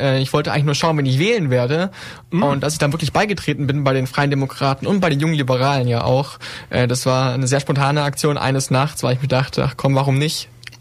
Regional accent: Ulm, Baden-Württemberg, Germany; ich bin 21 Jahre alt, ich studiere aktuell in Ulm Wirtschaftswissenschaften, mit einem Schwerpunkt auf Informatik, ich bin in Ulm geboren, aufgewachsen, genau.

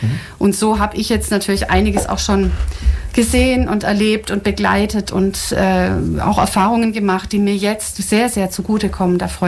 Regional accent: Ulm, Baden-Württemberg, Germany; ich bin hier tatsächlich in Ulm geboren und auch hier in der Umgebung aufgewachsen

